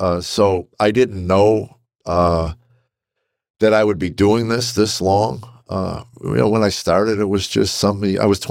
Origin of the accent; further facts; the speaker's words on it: Chicago, Illinois, United States; Well, born and raised in Chicago and started a comedy career in 1978 in Chicago.